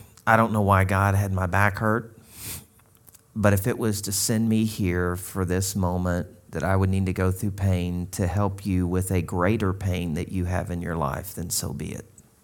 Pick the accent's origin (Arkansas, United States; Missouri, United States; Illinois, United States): Arkansas, United States; I am from Arkansas, so I know some of these things, all right?